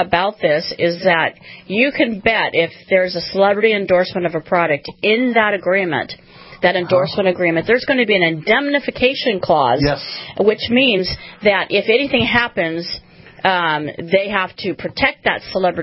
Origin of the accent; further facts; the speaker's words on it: Alaska, United States; moved away as an adult; I came from Alaska.